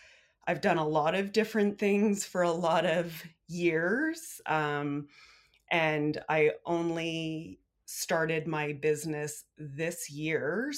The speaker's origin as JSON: {"language": "English", "town": "Fort McPherson", "region": "Northwest Territories", "country": "Canada", "said": "I'm a Tetlikwichin from Fort McPherson."}